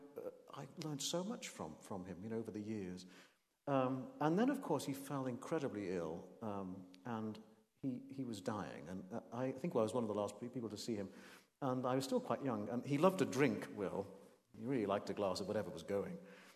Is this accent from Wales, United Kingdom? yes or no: yes; Wales, United Kingdom; I grew up on Anglesey, so it's the closest university.